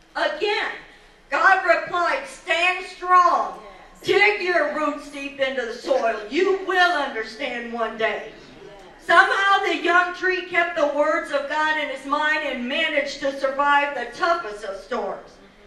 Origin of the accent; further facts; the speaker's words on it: Missouri, United States; I should know. I'm from Missouri. And I'm stubborn.